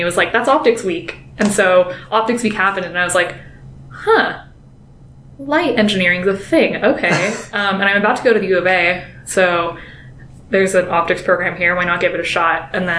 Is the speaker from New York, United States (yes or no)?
no; Chandler, Arizona, United States; I grew up in Arizona, so I grew up in Chandler, which is maybe like an hour and 45 minute drive away from here at the college.